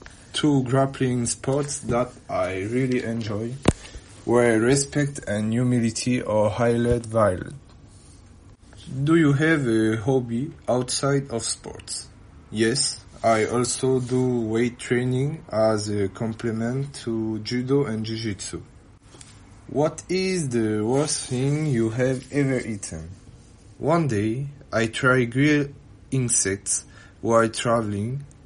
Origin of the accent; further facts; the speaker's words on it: French Polynesia; now in France; I'm 22 years old. I'm originally from Tahiti in French Polynesia, and I have decided to continue my studies in mainland France.